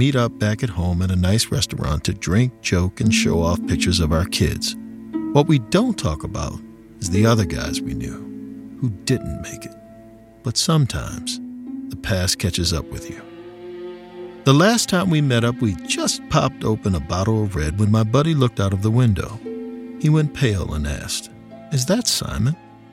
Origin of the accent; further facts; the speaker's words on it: Annapolis, Maryland, United States; There's a group of guys I grew up with in Annapolis. None of us had it easy.